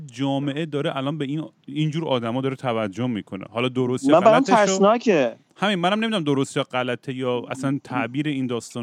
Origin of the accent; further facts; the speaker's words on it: United States; یه بازی بود که بچگیام تو آمریکا میکردیم به اسم کلو